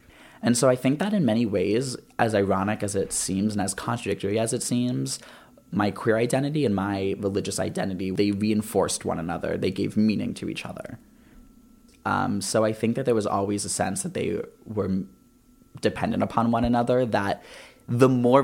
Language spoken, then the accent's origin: English; Columbus, Ohio, United States; I'm from Columbus, Ohio. I go to school at Yale University.